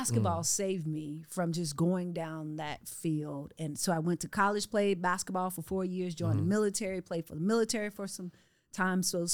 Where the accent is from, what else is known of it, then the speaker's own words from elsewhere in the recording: Arkansas, United States; I'm originally from Arkansas. I'm the youngest of 12 kids.